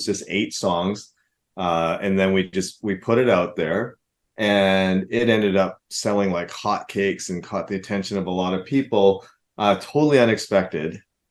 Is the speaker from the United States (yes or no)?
no; Canada; We're from Canada, so we're waiting for the blizzards to hit.